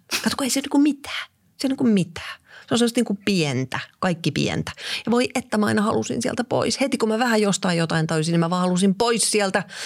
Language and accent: Finnish; Karvia, Satakunta, Finland; born there; Mä oon syntynyt Karviassa vuonna 1974.